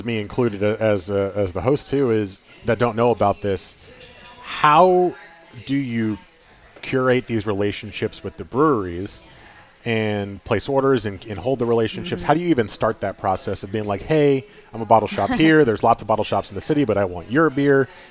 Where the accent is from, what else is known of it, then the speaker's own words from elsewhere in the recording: New Jersey, United States; moved away; because I came from New Jersey too. I moved in 2011